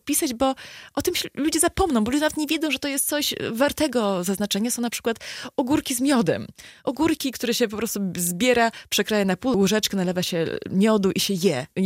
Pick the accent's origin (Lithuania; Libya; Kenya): Lithuania; Vilnius, Vilnius County; A z kolei u mnie w Wilnie to jest największy wstyd.